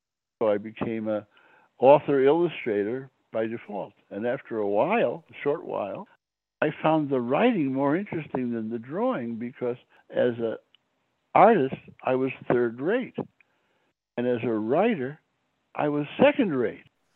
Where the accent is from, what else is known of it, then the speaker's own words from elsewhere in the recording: Chicago, Illinois, United States; I grew up in Chicago.